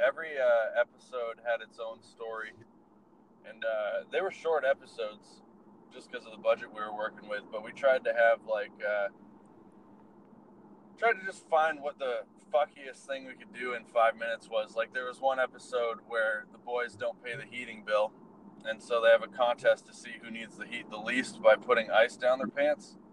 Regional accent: United States; And since it was a Canadian show and I'm from the States, I needed help navigating the whole landscape

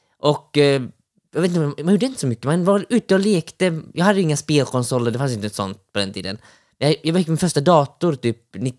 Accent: Motala, Östergötland, Sweden; Yes, det är där jag är uppvuxen. Det är där jag verkligen växte upp. Hela största delen av min barndom var i Motala, i den lilla staden.

